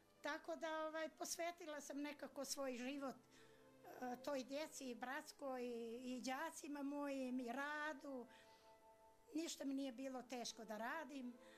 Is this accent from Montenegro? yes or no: yes; Andrijevica, Montenegro; born there; also born or lived in Berane / Nikšić; ja sam rođena u Andrijevici, to je nekadašnji Beranski srez, završila sam gimnaziju u Beranama, a akademiju sam završila u Nikšiću, grupa istorija geografija.